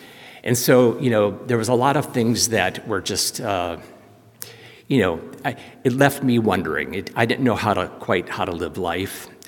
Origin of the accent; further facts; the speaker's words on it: Winona, Minnesota, United States; Yeah, I was born here in Winona at the old hospital, if anybody remembers that.